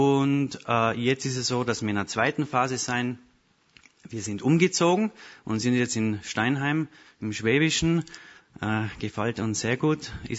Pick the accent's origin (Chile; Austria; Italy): Austria; now in Germany; Wie ihr hört, ich komme aus Österreich.